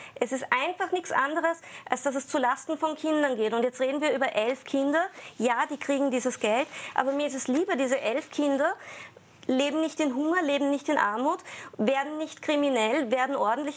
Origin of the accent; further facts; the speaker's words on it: Austria; ich als Österreicherin habe überhaupt nichts davon